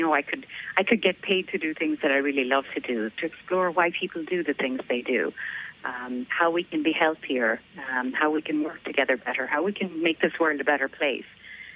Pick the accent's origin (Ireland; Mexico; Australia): Ireland; moved away as an adult; now in United States; I'm from Ireland originally, and I came to the U.S. in 1995 to study psychology.